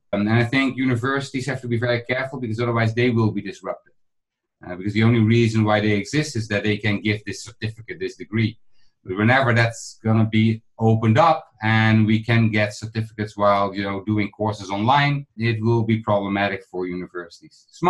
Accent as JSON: {"language": "English", "country": "Netherlands", "said": "I'm from the Netherlands. I am almost 50 years old"}